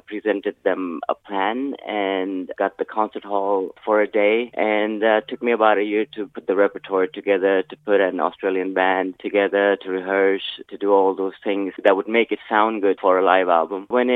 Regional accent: Pakistan; And I'm this kid from Pakistan.

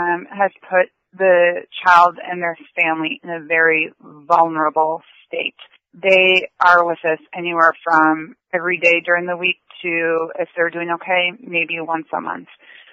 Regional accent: Wisconsin, United States; So I am a nurse currently working at the Pediatric Specialists of Virginia in Falls Church. I'm originally from Wisconsin.

